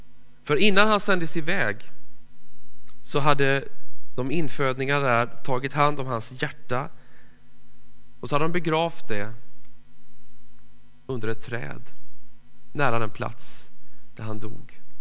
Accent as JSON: {"language": "Swedish", "town": "Virserum", "region": "Kalmar County", "country": "Sweden", "tie": "born or raised there", "lives_now": "Gothenburg, Sweden", "said": "Jag är född i Småland, i Lilla Virserum, och känner mig många gånger som en smålänning, bara i positiv bemärkelse, för det finns inget annat. Men jag har i år bott lika länge i Göteborg som jag bodde i Virserum"}